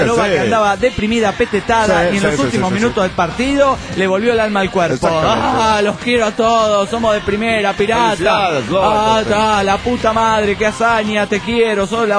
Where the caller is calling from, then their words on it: Puerto Vallarta, Jalisco, Mexico; Hola, soy la licenciada de Puerto Vallarta, Jalisco, México.